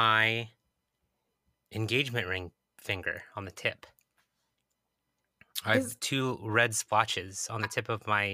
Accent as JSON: {"language": "English", "region": "Hawaii", "country": "United States", "tie": "born there", "said": "I was born in Hawaii. That is correct."}